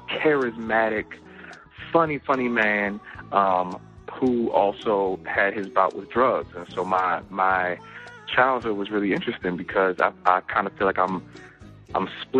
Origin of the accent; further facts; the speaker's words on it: Baltimore, Maryland, United States; But, you know, growing up in Baltimore was interesting, man. You know, it's the wire. So, you know, most of my family lives in West Baltimore